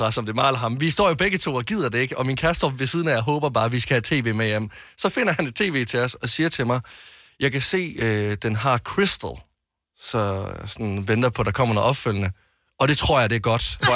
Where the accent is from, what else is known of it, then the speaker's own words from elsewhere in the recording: Greece; jeg som græker